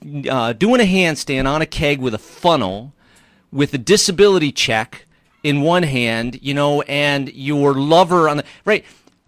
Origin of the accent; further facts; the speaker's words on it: Maine, United States; And, you know, I'm from Maine. People know everything